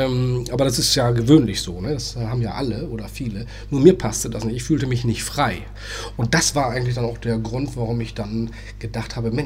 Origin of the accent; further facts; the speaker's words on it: Lower Saxony, Germany; born there; ich bin 47 Jahre, komme gebürtig aus Niedersachsen, aus Deutschland natürlich.